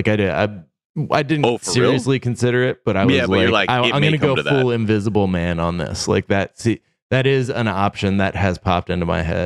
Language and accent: English; East Coast, United States; when I was growing up on the East Coast, or like in a place with seasons